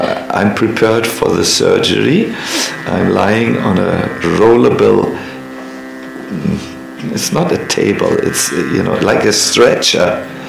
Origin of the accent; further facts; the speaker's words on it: North Germany, Germany; English is a second language; We come from North Germany. We have a rough vein in us.